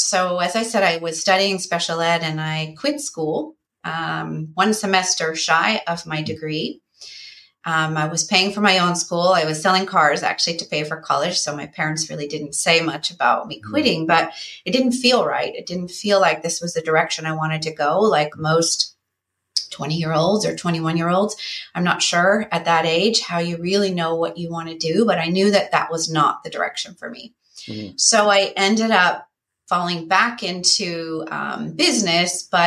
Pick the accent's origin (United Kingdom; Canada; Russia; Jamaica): Canada; St. Albert, Alberta; moved away as an adult; now in New York, United States; I was born and raised in St. Albert, Alberta, Canada, a suburb of Edmonton. So minus 40 is an average winter day, hence the reason why I left in my early 20s.